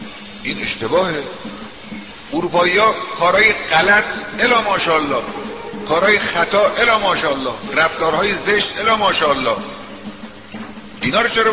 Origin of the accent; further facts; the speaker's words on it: Iran; ما ایرانی هستیم، باید ایرانی باشیم. ما مسلمانیم، باید مسلمان باشیم.